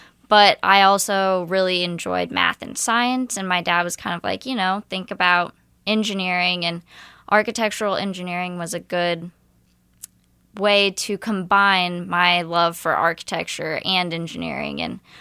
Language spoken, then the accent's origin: English; Iowa, United States; So I'm originally from Iowa.